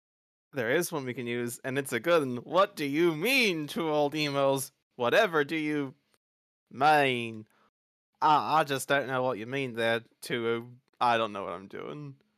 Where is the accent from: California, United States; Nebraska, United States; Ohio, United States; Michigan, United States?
Michigan, United States; Detroit; now in Texas, United States; I'm Texan right now. I don't care about Michigan anymore. Even though, you know, I'm originally from the area, but I have now been in Texas for all of 10 minutes